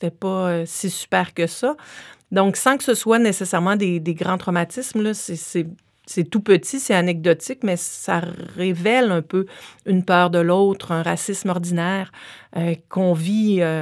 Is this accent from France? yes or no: no; Rouyn-Noranda, Quebec, Canada; born there; étant enfant d'immigrante, moi, je suis née à Rouyn-Noranda. Mes parents sont arrivés il y a 50 ans.